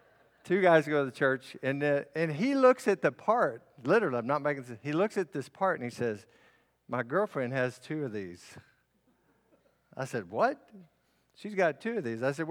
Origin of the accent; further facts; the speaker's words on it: Lubbock, Texas, United States; I'm from Lubbock, Red Raiders. Any Red Raiders out there?